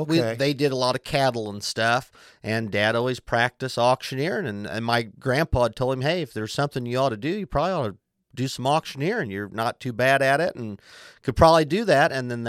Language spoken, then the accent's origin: English; Fosterburg, Illinois, United States; I grew up Fosterburg area, between Alton and Fosterburg, off of Vonneman Road, Harris Lane, right there, not too far outside of Alton.